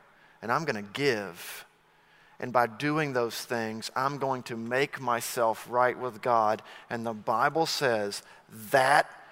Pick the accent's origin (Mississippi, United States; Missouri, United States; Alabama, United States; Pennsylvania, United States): Alabama, United States; Auburn; I remember being a little boy growing up in Auburn, Alabama